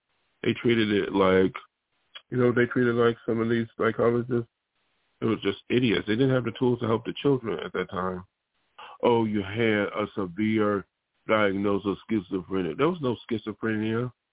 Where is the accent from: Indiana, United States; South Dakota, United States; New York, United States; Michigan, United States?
New York, United States; Buffalo; Especially where I come from. I come from Buffalo, and Buffalo is very, supposedly liberal. It's very liberal. You know, New York State, very liberal.